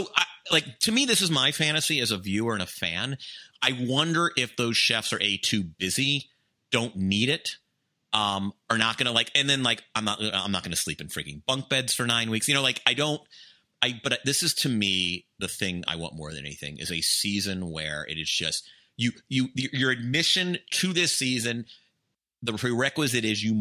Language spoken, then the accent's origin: English; Atlanta, Georgia, United States; I'm from Atlanta. He's from Atlanta. I love his food in Atlanta.